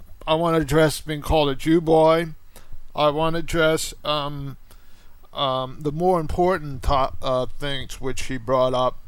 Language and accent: English; United States; I'm not a Jewish American. I'm an American.